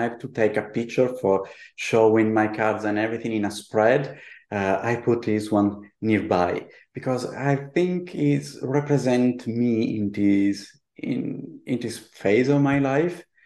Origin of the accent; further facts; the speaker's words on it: Buenos Aires, Argentina; English is a second language; also born or lived in Berlin, Germany / Paris, France / Italy; from my Buenos Aires, I mean, from my childhood spent in Buenos Aires, then I live in Berlin for a while, then in Paris and going back to Italy. I mean, I always kept my house in Italy